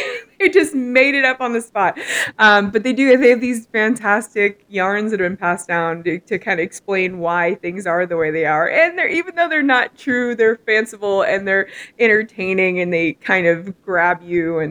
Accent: Pacific Northwest, United States; I'm from the Pacific Northwest. I like it a little cooler.

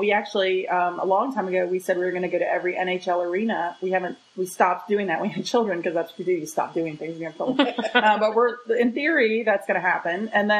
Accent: the South, United States; So honestly, I grew up in the South, and I've never been to Nashville

